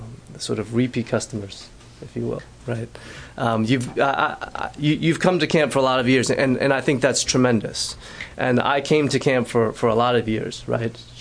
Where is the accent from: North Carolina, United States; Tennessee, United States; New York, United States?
North Carolina, United States; I grew up in North Carolina, and the culture in North Carolina where I grew up was everybody goes to church.